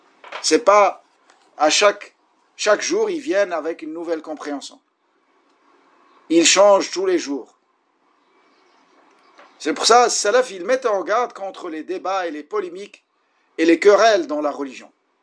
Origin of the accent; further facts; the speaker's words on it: Morocco; je vous parle de mon pays d'origine, le Maroc